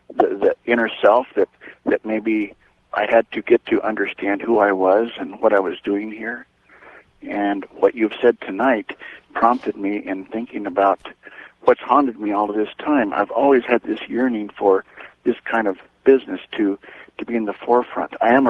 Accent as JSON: {"language": "English", "region": "California", "country": "United States", "said": "I'm from California."}